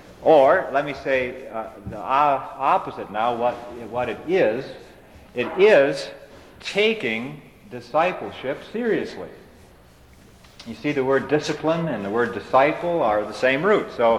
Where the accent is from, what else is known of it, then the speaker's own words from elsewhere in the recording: Kalamazoo, Michigan, United States; I am from Kalamazoo, Michigan.